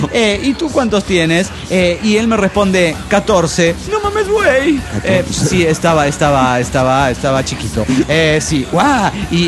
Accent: Orizaba, Veracruz, Mexico; de Orizaba, México.

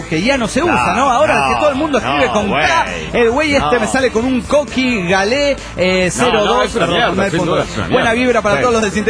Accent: Guadalajara, Jalisco, Mexico; de Guadalajara, Jalisco, México.

